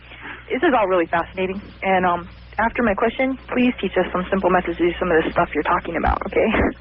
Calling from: Arizona, United States; from Arizona, the true Grand Canyon state.

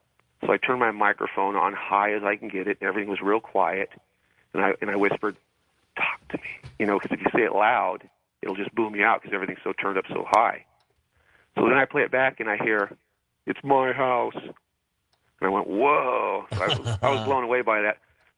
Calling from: Clovis, California, United States; I'm calling from Clovis, California.

